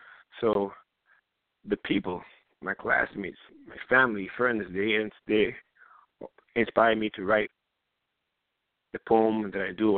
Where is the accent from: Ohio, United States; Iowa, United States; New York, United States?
New York, United States; Brooklyn; now in Far Rockaway, United States; I was born in Brooklyn, East New York, but in 2004 I moved to Far Rockaway, Queens, and ever since then I've been living in Far Rockaway since 2004.